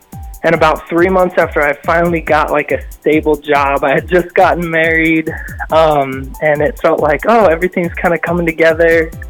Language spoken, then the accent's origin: English; California, United States; Mainly because growing up in California, Hits Deep, kind of like that was like one of the only Christian tours that came out west all the time.